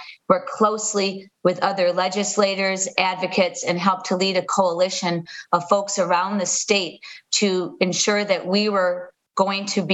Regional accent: Fox Point, Wisconsin, United States; Well, I was born and raised in Milwaukee in Fox Point and have lived here in the Senate District 8 communities, a number of them, for really most of my life.

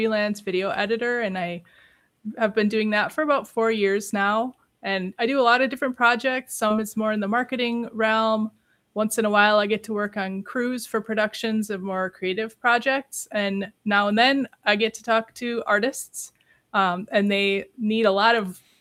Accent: Kaukauna, Wisconsin, United States; now in Neenah, United States; I'm from the Appleton area also. I grew up in Kaukauna.

